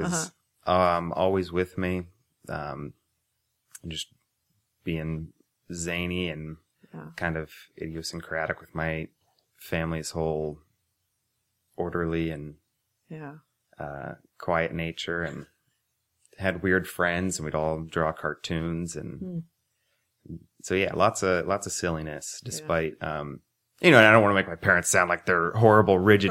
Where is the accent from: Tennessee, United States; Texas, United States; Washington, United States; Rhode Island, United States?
Texas, United States; Plano; also born or lived in Oklahoma; now in Austin, United States; I grew up in Plano outside of Dallas, and then I went to the University of Oklahoma, and when I graduated, I moved straight to Austin just to do more stand-up, yeah.